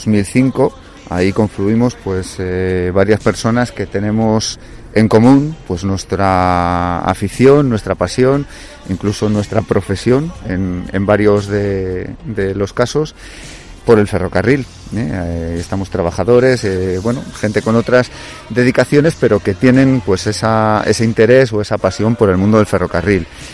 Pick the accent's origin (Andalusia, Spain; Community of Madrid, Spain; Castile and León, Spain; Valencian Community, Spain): Castile and León, Spain; Zamora; básicamente la mayoría, pues eso, somos gente de Zamora